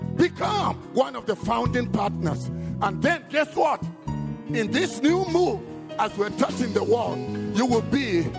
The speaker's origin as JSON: {"language": "English", "country": "Namibia", "said": "We're from Namibia."}